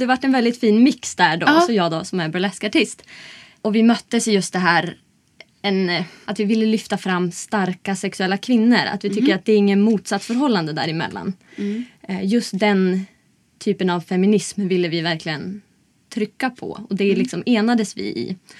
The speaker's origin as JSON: {"language": "Swedish", "town": "Umeå", "region": "Västerbotten County", "country": "Sweden", "said": "Och sen så flyttade jag hem till Umeå en sväng. Jag kommer från Umeå."}